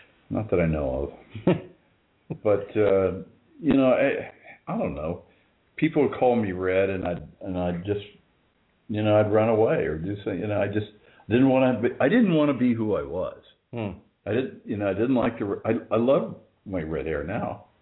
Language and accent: English; Indiana, United States; I grew up in Indiana, and a town that they took me to the lower side of town, if you will, and were telling me that, well, see, look at these houses and look at these shacks.